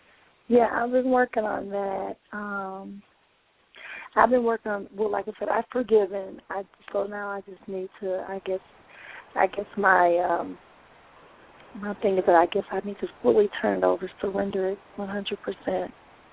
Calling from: Wisconsin, United States; I'm calling from Wisconsin.

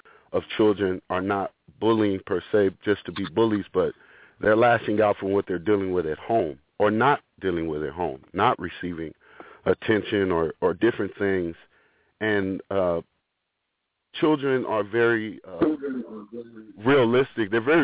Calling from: Los Angeles, California, United States; I'm actually representing out of Los Angeles, California.

